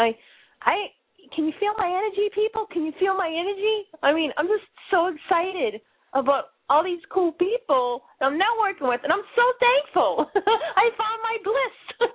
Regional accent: Boston, Massachusetts, United States; I'm a Bostonian underdog. Hey, come on. I talk funny.

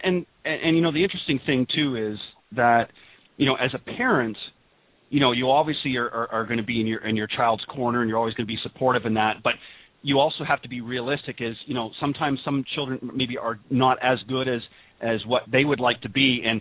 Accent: Canada; accent: Canadian; he obviously recognized my Canadian accent and asked me what part I was from. And of course, being from Canada, hockey's a big big thing in Canada.

